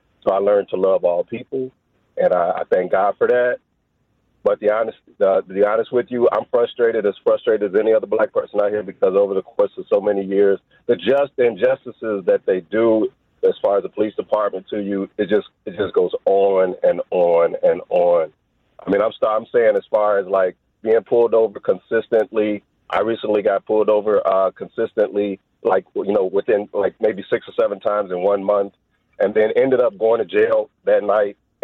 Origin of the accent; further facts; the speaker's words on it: United States; growing up in Lincoln Park, a melting pot.